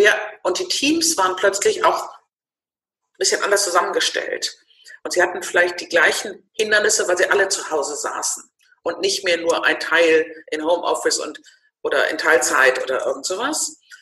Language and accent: German; Northern Germany, Germany; ich bin Norddeutsch, ich bin Babyboomerin, ich bin im Konzern groß geworden